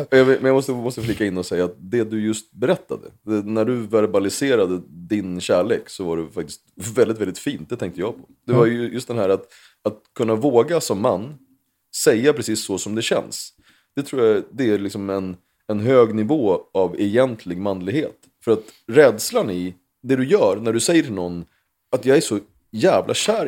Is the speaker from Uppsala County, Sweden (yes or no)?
yes; Gottsunda, Uppsala County, Sweden; Jag kom från Gottsunda.